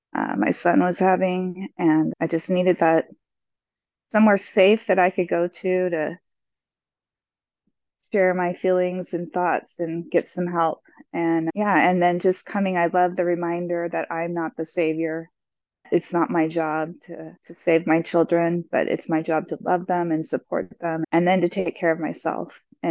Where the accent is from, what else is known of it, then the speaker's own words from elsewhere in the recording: Solvang, California, United States; I'm from Solvang, California, which is just a little north of Santa Barbara.